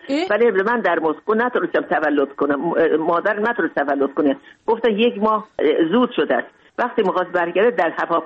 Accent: Mashhad, Razavi Khorasan, Iran; moved away as an adult; also born or lived in Moscow; now in Tajikistan; بزرگ شدم در مشهد، درس خوندم، بزرگ شدم.

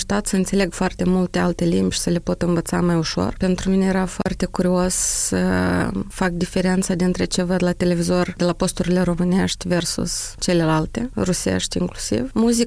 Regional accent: Moldova; accent: Moldovan; eu de rușinea accentului de aici am depus un super mega efort ca să scap de accentul moldovenesc de aici.

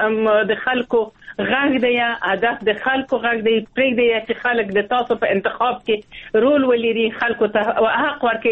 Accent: Afghanistan; تاسو هم افغانان یو، موږ هم افغانان یو

